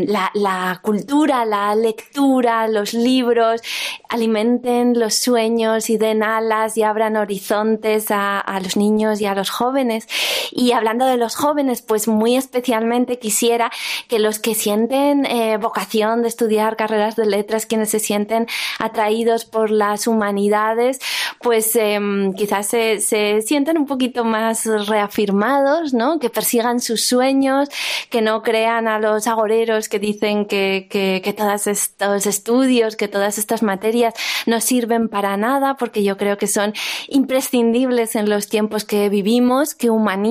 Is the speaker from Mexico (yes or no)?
no; Zaragoza, Aragon, Spain; como zaragozana que he nacido aquí, que aquí he estudiado, he escrito todos mis libros, he encontrado el cobijo de mis primeras editoriales y de mis primeros lectores